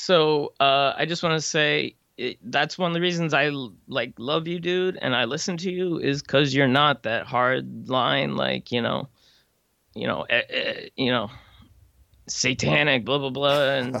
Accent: Pennsylvania, United States; I'm from Pennsylvania. I actually was born in Pennsylvania, just like you.

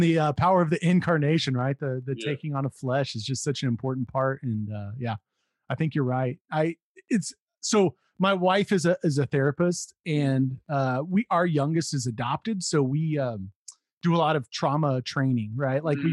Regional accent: Texas, United States; I'm from Texas, right? Small town Texas. I grew up around only white people

